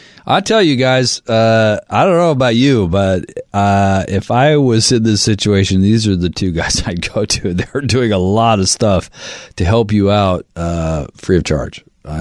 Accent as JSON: {"language": "English", "town": "Olympia", "region": "Washington", "country": "United States", "said": "I'm from Olympia, and we used to build waterfront homes down there."}